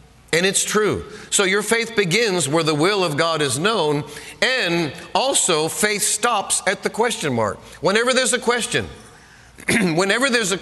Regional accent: Northeast, United States; I do remember growing up in the Northeast

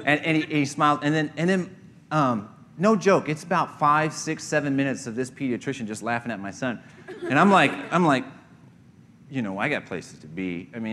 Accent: Colorado, United States; Well, listen, I am from Colorado, and I'm a geek

